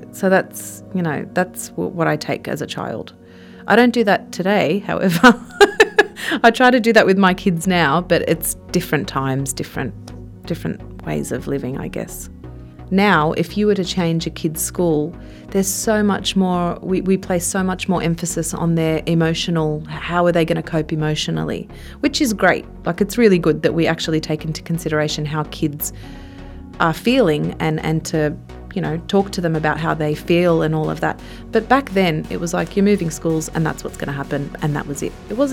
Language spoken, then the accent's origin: English; Sydney, New South Wales, Australia; born there; also born or lived in Tasmania / Bondi / Gosford; I was born in Sydney, but then we moved for a portion of time, we lived in Tassie. Then we moved from Tasmania, we went to Bondi. And then after Bondi, we were in Gosford.